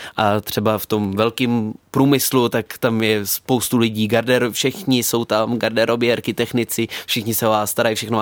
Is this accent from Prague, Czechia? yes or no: yes; Prague, Czechia; že jsem rodák z Prahy, narodil jsem se v Praze a vyrůstal jsem v Praze